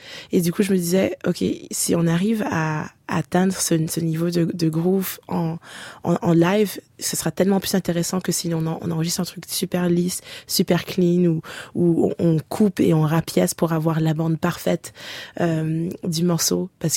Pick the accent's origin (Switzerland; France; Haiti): Haiti; je me sens haïtienne par la manière dont j'ai été élevée, par la manière dont je compose, la manière dont j'ai à réagir au monde